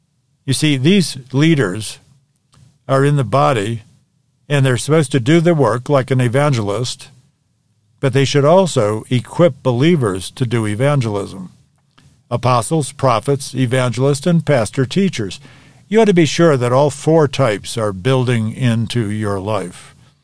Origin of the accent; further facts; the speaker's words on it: New England, United States; I'm from New England, the northeast part of the United States.